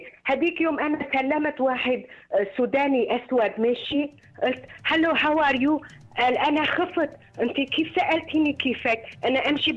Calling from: Syria; انا من سوريا وارمنيه

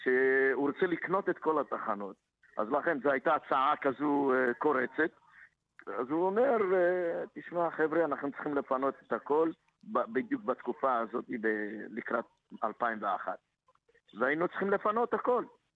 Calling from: Melbourne, Victoria, Australia; לא, אני ממלבורן.

